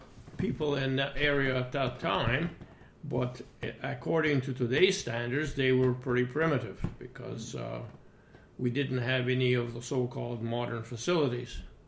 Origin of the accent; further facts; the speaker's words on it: Prosperity, Alberta, Canada; born there; I was born in Prosperity, Alberta, on July 1, 1934. So this makes my age at the present time at 82.